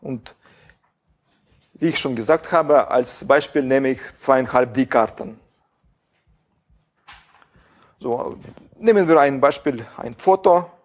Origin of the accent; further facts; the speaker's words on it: Russia; German is a second language; Ich komme aus Russland. Ich hoffe, dass Sie mein Deutsch verstehen werden.